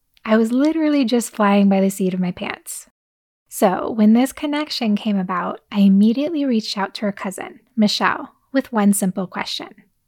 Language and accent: English; San Diego, California, United States; I was introduced by a connection all the way from my hometown of San Diego to a new friend, a carioca.